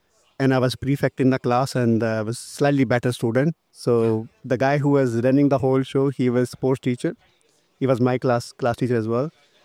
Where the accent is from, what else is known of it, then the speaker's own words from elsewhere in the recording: Lahore, Punjab, Pakistan; born and brought up in Lahore, where you have a cricket on the rooftops, in the streets, on the roads, everywhere.